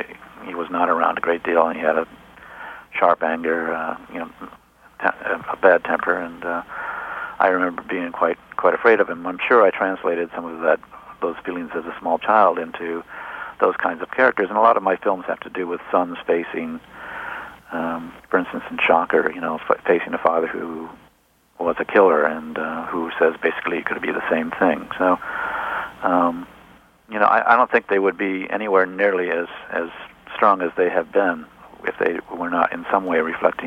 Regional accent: Cleveland, Ohio, United States; Cleveland, Ohio. It's, you know, it's, it wasn't like I was living out in the middle of in a holy roller territory.

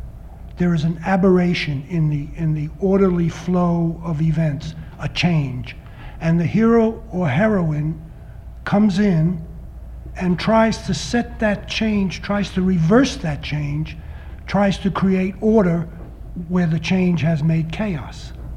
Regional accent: New York, United States; And I was born and raised in New York.

